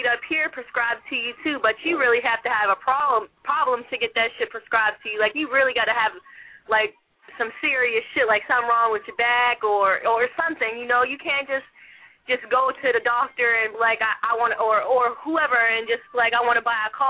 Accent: Erie, Pennsylvania, United States; like up here where I'm from, we in Erie, Pennsylvania.

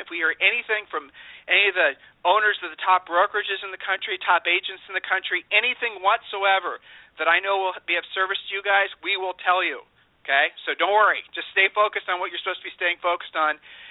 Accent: Ohio, United States; I hate sounding like this because I'm from Ohio, and by the very nature, we're not braggarts.

